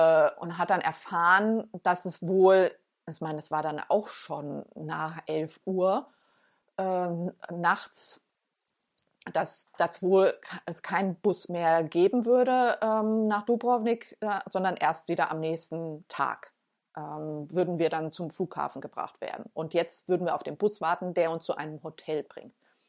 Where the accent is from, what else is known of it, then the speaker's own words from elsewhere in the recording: Falkenstein, Germany; Und ich bin auch in Falkenstein als Kind aufgewachsen. Also ich bin Falkensteinerin.